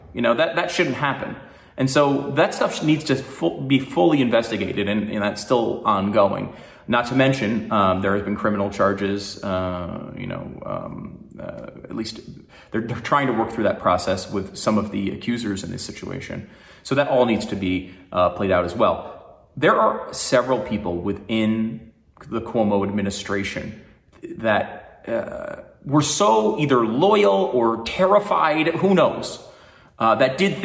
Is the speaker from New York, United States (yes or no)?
yes; New York, United States; born there; And I was born in New York. I have family in New York. I have friends in New York.